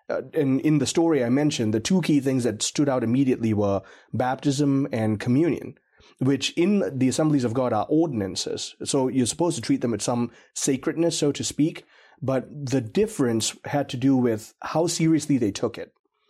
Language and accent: English; Malaysia; We're about four or five generations into being Malaysian, so pretty separated from the Indian heritage.